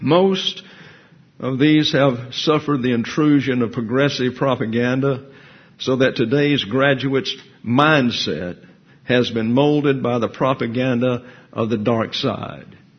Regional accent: Alabama, United States; moved away; I'm from Lower Alabama, and I had to work on that. When I first came here, people could not understand what I was saying.

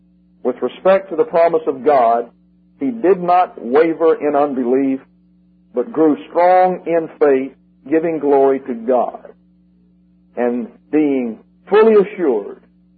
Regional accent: Alabama, United States; I'm from South Alabama. They're called spillet liggins down there.

